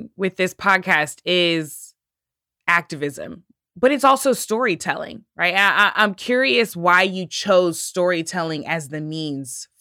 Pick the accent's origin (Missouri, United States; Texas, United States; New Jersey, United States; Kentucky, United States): Missouri, United States; Like, I was closing in on 30, and I grew up in St. Louis County, not far from Ferguson.